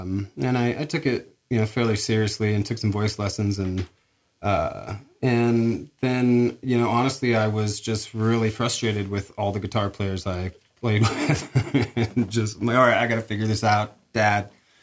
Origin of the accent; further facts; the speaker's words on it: Portland, Oregon, United States; moved away; I grew up in Portland, Oregon. That's where I was born and raised. Yeah, I moved here about 4.5 years ago or so. Spent pretty much my entire life there and on the Oregon coast in Astoria a little bit there at the end.